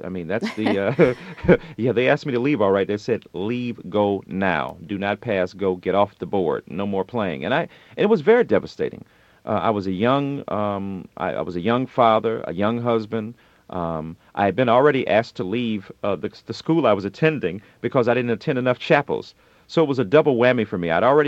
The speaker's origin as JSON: {"language": "English", "town": "Detroit", "region": "Michigan", "country": "United States", "tie": "born or raised there", "said": "I grew up in Detroit during the 60s and 70s when Motown was reigning"}